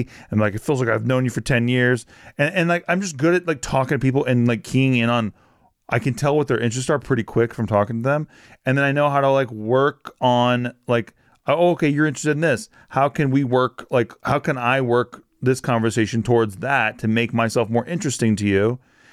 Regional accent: Virginia, United States; also born or lived in Indiana; Because I think I was moved so much as a child. Like, I was moved from Indiana to Virginia, like, very early.

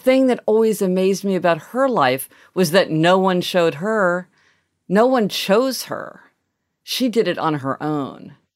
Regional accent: Soweto, Gauteng, South Africa; Growing up in Soweto, our dream was to put another room on our house.

